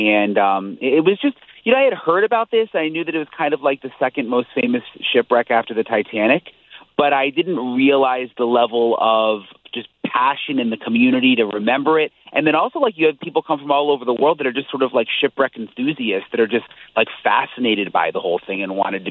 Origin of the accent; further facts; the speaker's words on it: Florida, United States; And, you know, I'm from Florida, so the driving in the snow was kind of crazy.